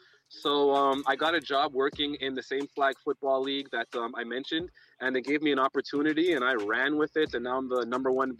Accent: Montreal, Quebec, Canada; For me as a kid growing up in Montreal

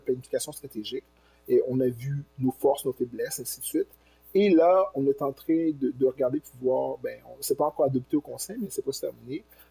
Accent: Granby, Quebec, Canada; je viens de Granby, je viens d'une ville qui avait à l'époque 95% de population blanc francophone.

